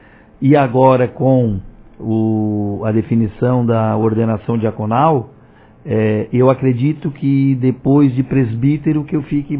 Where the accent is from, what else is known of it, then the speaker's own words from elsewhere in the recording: Cachoeira, Brazil; Eu sou natural de Cachoeira, no município de Praia Grande.